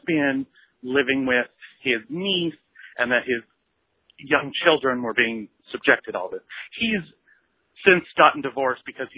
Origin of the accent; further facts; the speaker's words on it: Montana, United States; Quick background. I grew up in Montana. Parents divorced when I was really young.